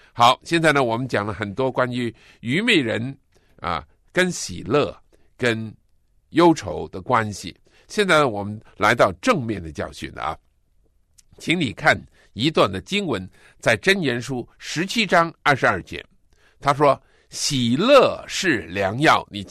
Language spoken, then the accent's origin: Chinese; China; 我们中国人所吃的中药都是很苦的